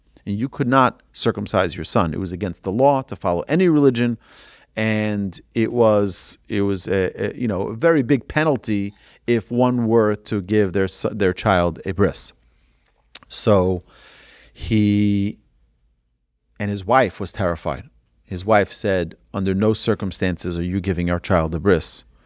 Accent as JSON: {"language": "English", "town": "Muncie", "region": "Indiana", "country": "United States", "tie": "born or raised there", "said": "where we grew up in Muncie"}